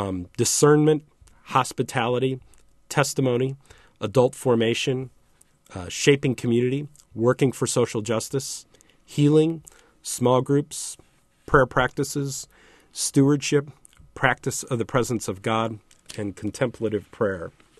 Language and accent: English; Metamora, Illinois, United States; I grew up in Metamora, Illinois, a small football community just outside of Peoria, about 10 to 15 minutes outside of Peoria.